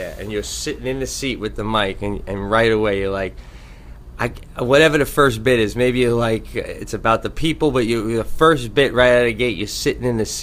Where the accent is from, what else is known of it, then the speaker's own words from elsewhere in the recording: Chicago, Illinois, United States; It was in my hometown of Chicago.